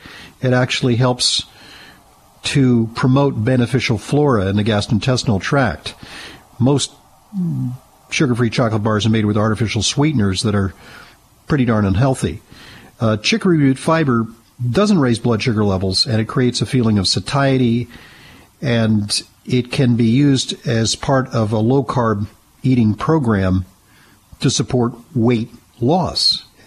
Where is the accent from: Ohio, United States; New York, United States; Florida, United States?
New York, United States; unfortunately, in my home state of New York.